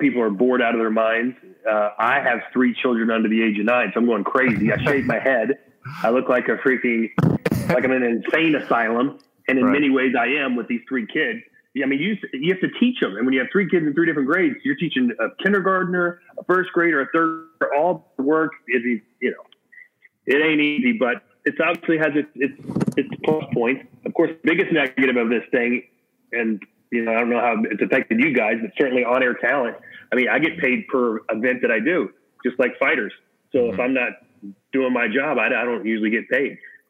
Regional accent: Alabama, United States; I grew up in Alabama, and of course they're football mad down there.

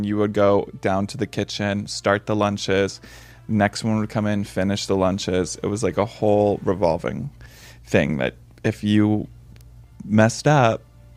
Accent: Boston, Massachusetts, United States; No, we're from Boston. Both parents Catholic, so big family.

